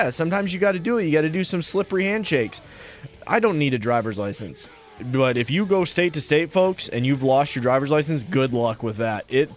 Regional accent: Michigan, United States; I'm a northerner. I'm from Michigan.

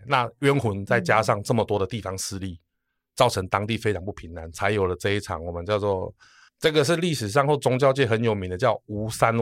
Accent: Taiwan; 另外一个比较有趣的我们台湾人的历史啦

